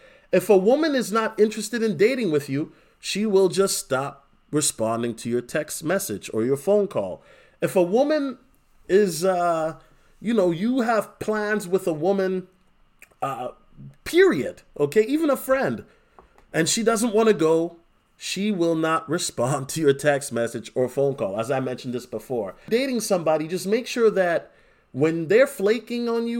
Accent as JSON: {"language": "English", "region": "East Coast", "country": "United States", "lives_now": "Minnesota, United States", "said": "especially for a person like me where I come from the East Coast where people are very direct with each other."}